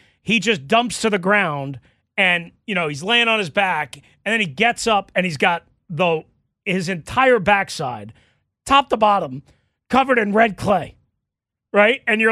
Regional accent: New York, United States; Like, again, I grew up in New York.

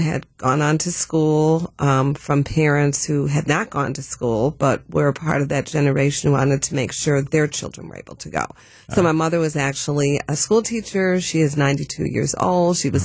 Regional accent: Milwaukee, Wisconsin, United States; Okay. Well, I am from Milwaukee, Wisconsin.

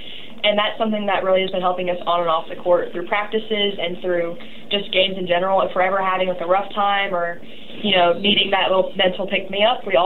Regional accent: United States; as an American player who, like, didn't know how to play that way.

